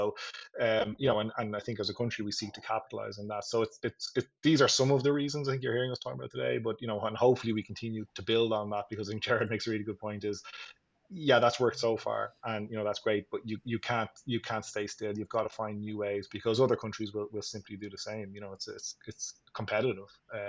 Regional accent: Dublin, Leinster, Ireland; I'm from Dublin.

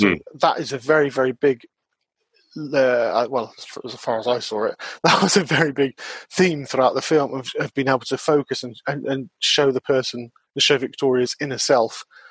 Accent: Watford, East of England, United Kingdom; I remember when I grew up in Watford near London

